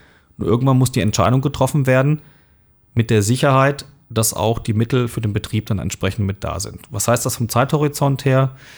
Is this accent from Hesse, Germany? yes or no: yes; Frankfurt, Hesse, Germany; Jetzt bin ich in Frankfurt aufgewachsen